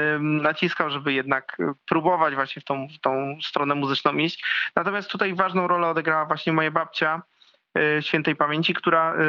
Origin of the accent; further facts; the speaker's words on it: Kluczbork, Opole Voivodeship, Poland; born there; urodziłem się w Polsce, w województwie opolskim, w miejscowości Kluczbork.